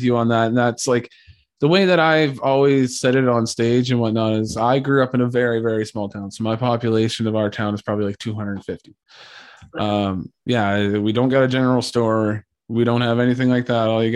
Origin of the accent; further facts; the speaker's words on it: Stirling, Ontario, Canada; So fun fact, you grew up in Stirling, Ontario. Shout out Stirling. I grew up in Stirling Township, Ontario.